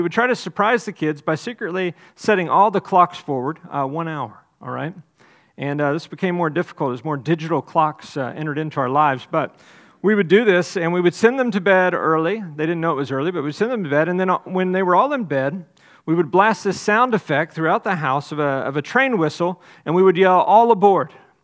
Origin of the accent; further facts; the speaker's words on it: Texas, United States; And I'm from Texas. I sometimes say poem, sometimes say poem, all right?